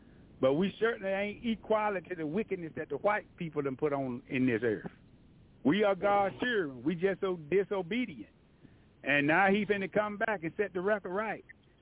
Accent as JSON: {"language": "English", "region": "Alabama", "country": "United States", "said": "I'm from Alabama. I'm a country boy."}